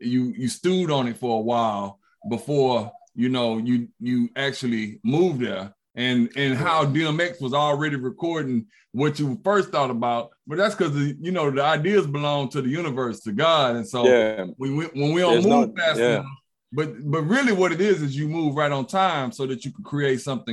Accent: Houston, Texas, United States; I'm from Houston, so it's only appropriate to do it with some more Houstonians, so we can raise the city up.

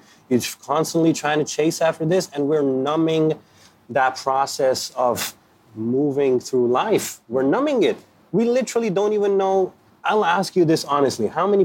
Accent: Pakistan; moved away as an adult; also born or lived in Hong Kong / Canada; So originally I come from Pakistan and I came here 10 years ago. And it's been back and forth. I've studied in Hong Kong, I've studied in Canada, and I've worked in the UK as an engineer.

